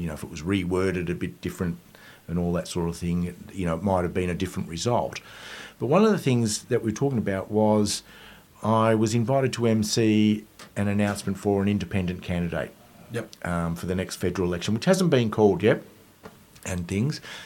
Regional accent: England, United Kingdom; moved away; You know, I'm a whitey, and I came out from England in 1971.

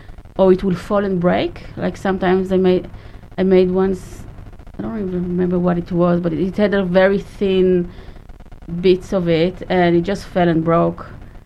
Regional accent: Israel; now in Australia; In Israel, I came from Israel, and in Israel, it's not very common to see wood lying around.

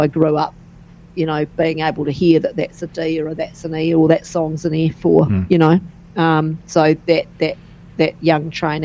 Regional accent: Nelson, New Zealand; So we're both from Nelson, New Zealand

